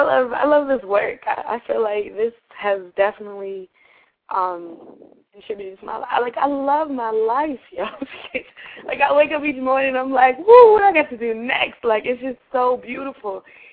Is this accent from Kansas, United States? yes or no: no; Boston, Massachusetts, United States; So I was able to bring it back to Boston, my hometown